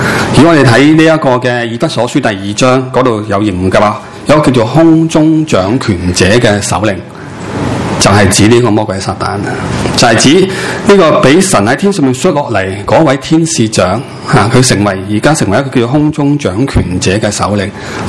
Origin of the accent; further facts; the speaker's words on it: China; 我哋中国人嘅观念就系鬼咧，就系啲人死咗。